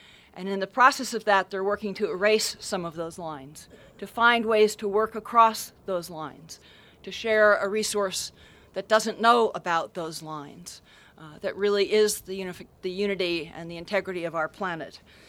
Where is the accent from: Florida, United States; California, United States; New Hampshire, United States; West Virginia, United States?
California, United States; I grew up on the West Coast, and it was always a favorite thing to look down in particular on the Pacific Northwest in my home state of California as we went overhead.